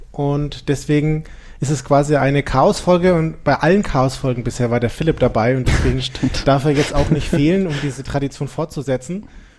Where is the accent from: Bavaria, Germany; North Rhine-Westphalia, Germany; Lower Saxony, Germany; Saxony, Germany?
Bavaria, Germany; Nuremberg; ich bin auch aus Nürnberg